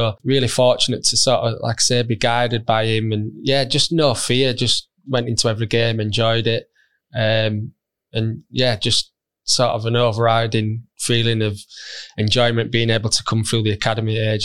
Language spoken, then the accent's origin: English; Halifax, Yorkshire and the Humber, United Kingdom; I was from Halifax.